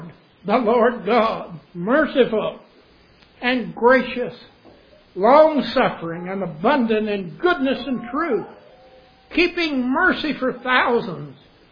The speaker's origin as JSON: {"language": "English", "region": "Arkansas", "country": "United States", "tie": "born or raised there", "lives_now": "Alaska, United States", "said": "We don't see that much here in Alaska. Back where I grew up in Arkansas, you'd see the lightning flash"}